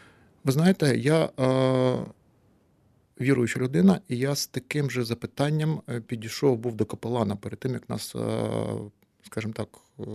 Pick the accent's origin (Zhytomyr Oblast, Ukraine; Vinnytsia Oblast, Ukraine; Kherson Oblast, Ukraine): Vinnytsia Oblast, Ukraine; Vinnytsia; Я на той час пережив у Харкові, я сам родом з Вінниці.